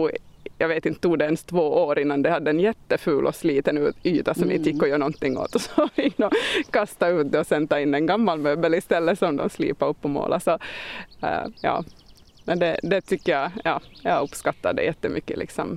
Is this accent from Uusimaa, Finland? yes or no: no; Esse, Ostrobothnia, Finland; när jag växte upp i Esse och liksom blev vuxen och skulle iväg så ville jag så långt bort det bara går